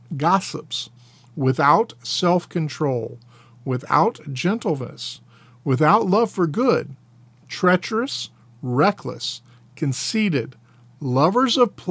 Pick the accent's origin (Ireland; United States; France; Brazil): United States; Frenchtown; my childhood home, the house that I grew up in Frenchtown that mom and dad sold in the early 90s.